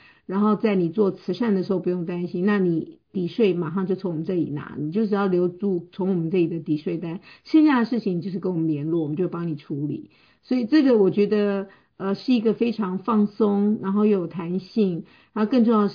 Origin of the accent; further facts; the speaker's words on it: Taiwan; now in United States; 我常常说我自己从台湾来的，然后我在台湾也是念公共政策，然后公共行政